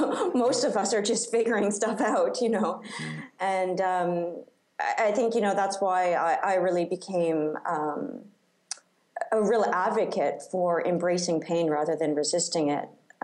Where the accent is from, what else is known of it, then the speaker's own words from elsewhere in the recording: Canada; I'm Canadian, but I live in Sweden part-time.